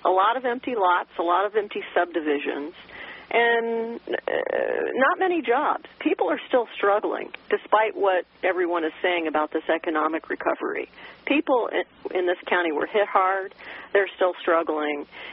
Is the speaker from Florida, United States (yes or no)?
yes; Siesta Key, Florida, United States; I grew up on Siesta Key.